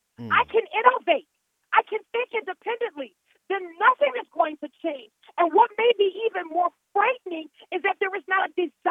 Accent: New Orleans, Louisiana, United States; You know, I said, I'm from New Orleans.

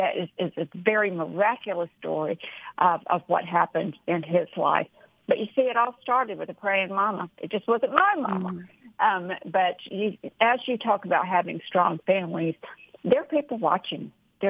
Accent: Rocky Mount, North Carolina, United States; I was raised in North Carolina, a small little town called Rocky Mount. My family had a nice house, nice neighborhood.

